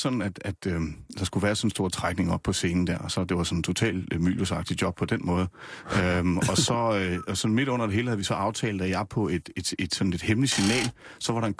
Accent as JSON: {"language": "Danish", "town": "Nysted", "region": "Zealand", "country": "Denmark", "tie": "born or raised there", "also_born_or_lived": "Rødovre", "lives_now": "Gævninge, Denmark", "said": "jeg er halvt dansk, halvt norsk. Min far er nordmand, min mor er dansk. Hvad hedder det? Jeg er opvokset nede på Lolland, i Nysted. Født i Rødovre, oprindeligt, og bor nu i Gævninge mellem Roskilde og Holbæk."}